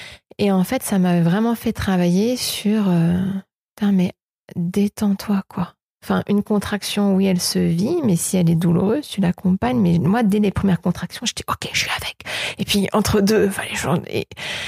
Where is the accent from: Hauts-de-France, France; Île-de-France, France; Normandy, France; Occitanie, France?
Île-de-France, France; Saint-Germain-en-Laye; born there; J'ai fait mes premiers pas en Côte d'Ivoire, parce que mes parents étaient expats. Et ce qui est un peu moins exotique, c'est que je suis née à Saint-Germain-en-Laye, dans le 78.